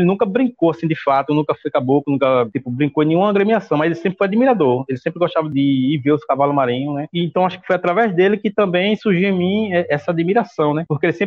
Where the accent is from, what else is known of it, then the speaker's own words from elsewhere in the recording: Condado, Brazil; Então, eu sou natural, né? Nascido e criado aqui em Condado